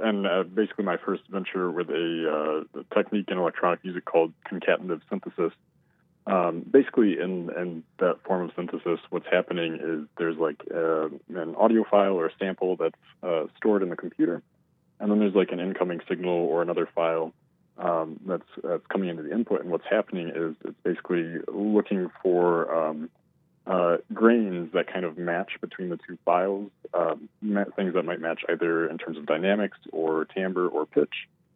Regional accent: Michigan, United States; Yeah, so I'm originally from Michigan. Grew up on the west side of the state by Lake Michigan.

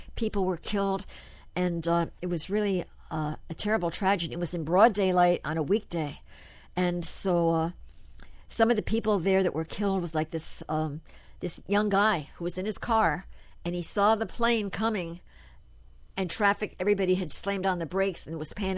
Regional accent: Paterson, New Jersey, United States; I'm from Paterson, New Jersey.

